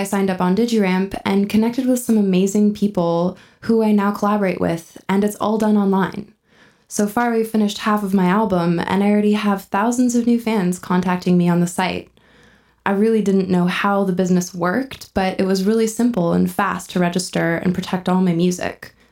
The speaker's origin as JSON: {"language": "English", "region": "California", "country": "United States", "tie": "born or raised there", "said": "I grew up in California playing instruments and always wanted to have a career in music."}